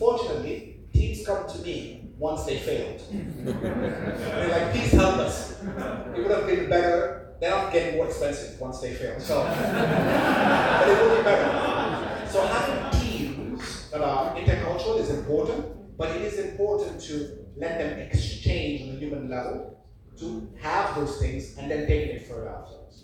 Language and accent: English; Germany; English is a second language; growing up in Germany, where I started to work, people used to tell me